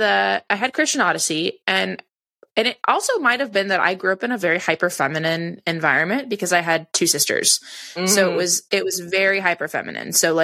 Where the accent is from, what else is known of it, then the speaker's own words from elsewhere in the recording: Pacific Northwest, United States; Maybe this is just where I grew up because I grew up on the Pacific Northwest.